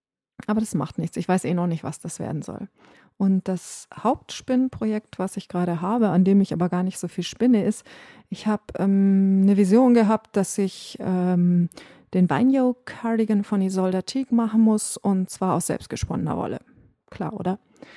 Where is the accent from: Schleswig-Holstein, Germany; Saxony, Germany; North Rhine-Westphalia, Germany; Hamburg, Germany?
North Rhine-Westphalia, Germany; Ich komme aus Ostwestfalen